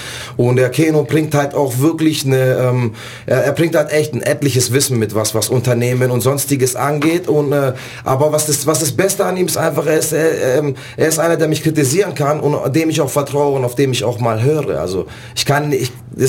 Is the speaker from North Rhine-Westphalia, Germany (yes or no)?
no; Tübingen, Baden-Württemberg, Germany; Ich bin zum Beispiel aus Tübingen.